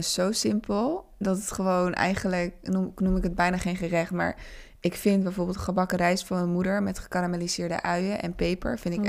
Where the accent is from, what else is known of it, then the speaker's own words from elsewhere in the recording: Suriname; we zijn eigenlijk gewoon Surinaams. Ja. We zijn in Suriname geboren ook. En onze voorouders, dus van mijn moeders kant, komen ze uit Kashmir en Nepal. Mm-hmm. En Noord-India. En van mijn vaders kant komen ze uit Zuid-India. Dus een beetje Chennai, Madras, ongeveer die regio.